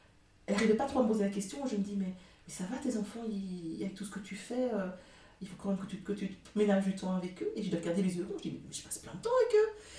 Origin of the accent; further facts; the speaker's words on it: Brussels, Brussels-Capital Region, Belgium; now in Braine-l'Alleud, Belgium; Donc moi, je suis née à Bruxelles, je suis toute ma vie à Bruxelles. Ça fait que 4 ans que je suis à Braine-l'Alleud, quand j'ai décidé d'agrandir ma famille, en fait.